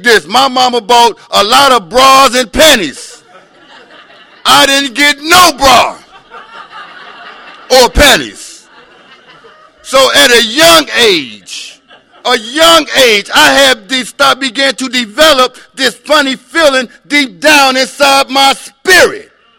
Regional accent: Chicago, Illinois, United States; I didn't have too many choices growing up in the Yum Yum back on the south side of Chicago, Jack.

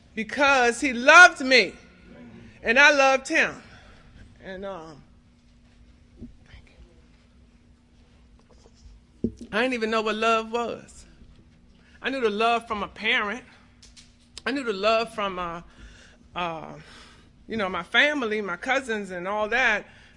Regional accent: Washington, District of Columbia, United States; I'm from Southeast Washington, and you know, it used to be a place called Clancy's

